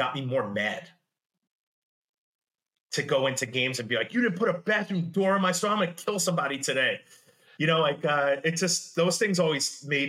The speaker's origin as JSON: {"language": "English", "region": "New York", "country": "United States", "said": "I mean, as a New Yorker, right?"}